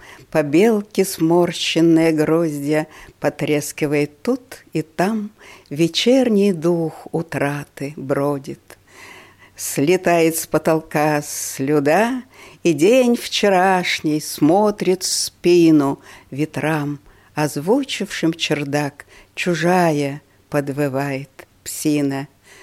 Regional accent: Siberia, Russia; now in Daugavpils, Latvia; я сибирячка, родилась в предгорьях Саян, и мы с Сильвой учились в одной маленькой деревенской школе

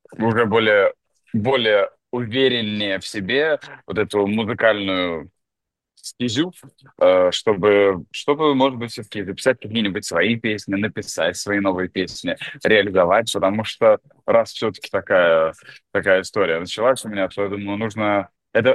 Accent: Latvia; я европеец и я латыш.

